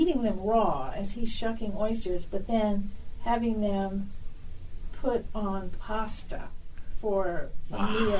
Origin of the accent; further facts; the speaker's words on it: New Orleans, Louisiana, United States; I grew up in Lakeview.